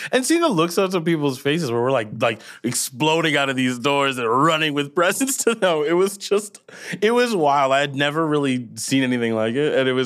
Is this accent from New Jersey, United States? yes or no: no; Rosemount, Minnesota, United States; I was raised in Rosemont, Minnesota. We come here all the time. This was like one of the cool places to go.